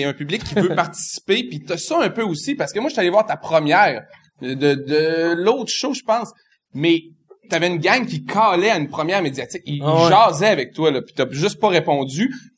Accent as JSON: {"language": "French", "town": "Jonquière", "region": "Quebec", "country": "Canada", "said": "c'est parce que moi, je viens de Jonquière"}